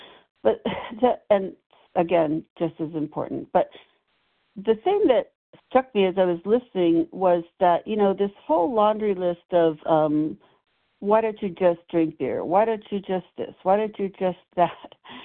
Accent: Nevada, United States; I'm from Nevada

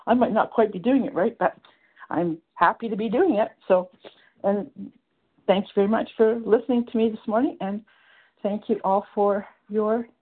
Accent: Canada; I am from Canada.

